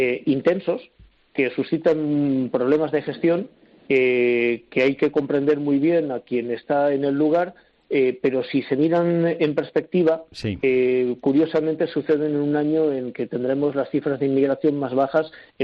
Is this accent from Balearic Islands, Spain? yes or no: yes; Balearic Islands, Spain; y lo que más sufre ahora Canarias, igual que mi tierra, las Baleares, es esa falta de turistas.